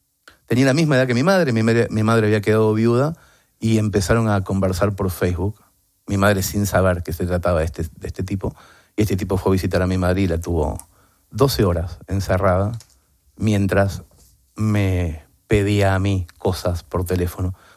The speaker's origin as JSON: {"language": "Spanish", "town": "Mercedes", "region": "Buenos Aires Province", "country": "Argentina", "tie": "born there", "said": "yo iba a actuar esa noche en Mercedes, provincia de Buenos Aires, mi ciudad natal"}